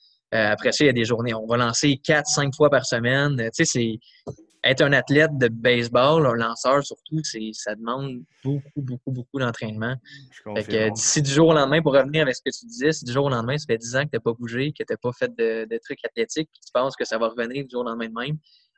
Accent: Boisbriand, Quebec, Canada; j'ai grandi à Boisbriand, après ça, j'ai fait Mirabel.

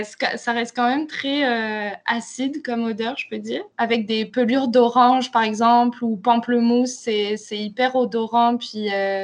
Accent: France; Moi, personnellement, je viens de France, donc j'ai toujours vu des bidets dans les salles de bain

